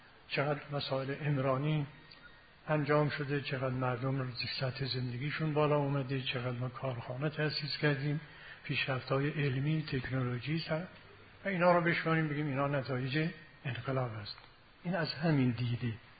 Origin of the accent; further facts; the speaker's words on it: Iran